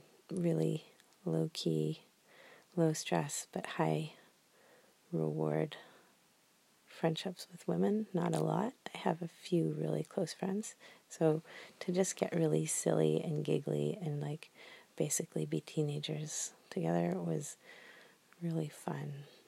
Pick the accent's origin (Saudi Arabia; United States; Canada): Canada; I'm Canadian. What can I say?